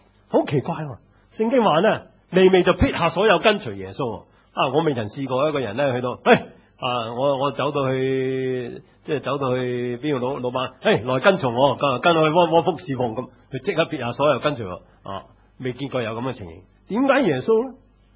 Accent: China; 好不幸，呢啲嘅封建观念 往往是影响我们中国人，尤其是中国的教会

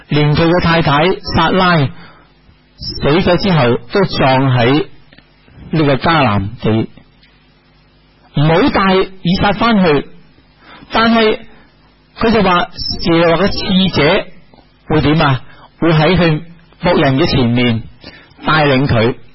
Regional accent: Hong Kong; 我们香港人叫这个做伊世单

